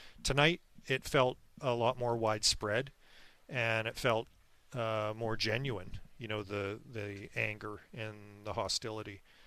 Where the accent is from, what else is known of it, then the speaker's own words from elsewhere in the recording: Scotland, United Kingdom; I'm Scottish, though.